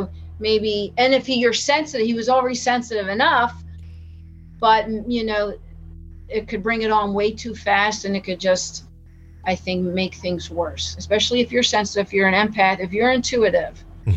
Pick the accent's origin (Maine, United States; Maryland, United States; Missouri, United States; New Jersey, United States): New Jersey, United States; Tabernacle; That same house growing up in Tabernacle, my mom saw a full headdress Native American chief in her room